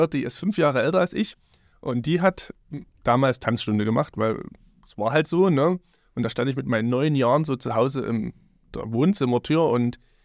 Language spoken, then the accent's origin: German; Radebeul, Saxony, Germany; Ich bin in Kötzschenbroda zur Schule gegangen.